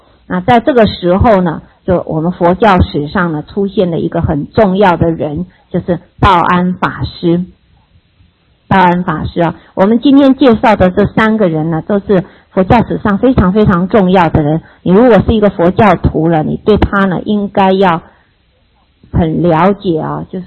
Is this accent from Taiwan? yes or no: yes; Taiwan; 我们台湾人称我们叫什么人？河洛人哈。